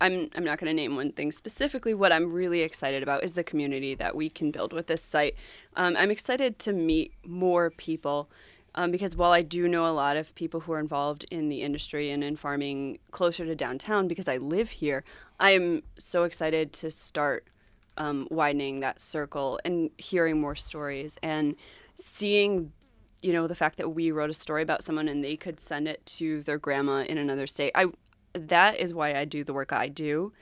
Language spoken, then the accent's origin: English; Rochester, New York, United States; I'm from New York. Oh, New York City, that's great. They have so many great things there. No, I'm from Rochester.